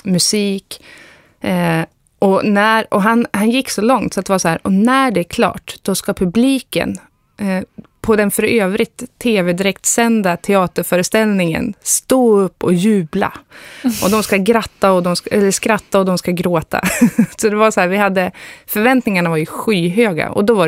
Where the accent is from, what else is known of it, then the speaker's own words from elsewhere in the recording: Östersund, Jämtland County, Sweden; det är för att jag kommer från Östersund